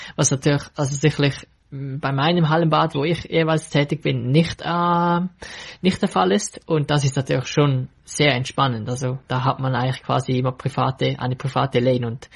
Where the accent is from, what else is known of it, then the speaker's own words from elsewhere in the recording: Switzerland; Und wenn man natürlich als Schweizer dann in die USA geht